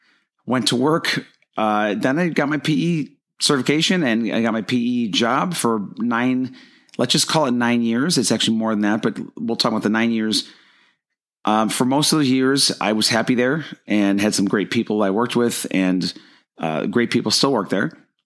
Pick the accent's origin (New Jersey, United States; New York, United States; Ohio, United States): New York, United States; Buffalo; I grew up near Buffalo, New York, and I went to school up there at Fredonia State, SUNY Fredonia.